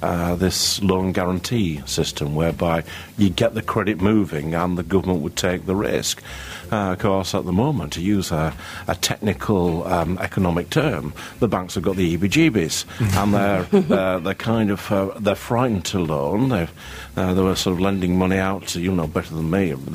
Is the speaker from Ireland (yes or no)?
no; Yorkshire and the Humber, United Kingdom; Well, I am representing Essex Sikhs, but I am Yorkshireman by ethnic.